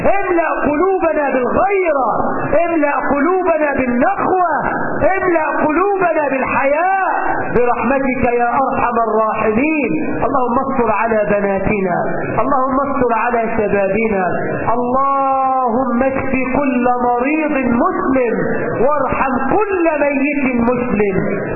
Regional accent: Egypt

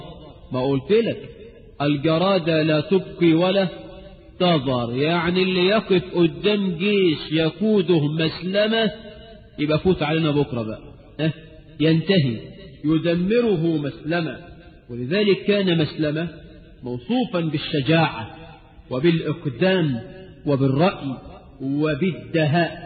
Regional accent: Egypt; حتى احنا كعرب كمصريين

